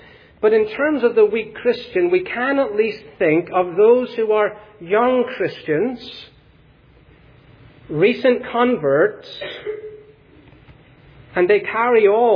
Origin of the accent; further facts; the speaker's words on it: United Kingdom; I need to tread carefully on that one as a British person.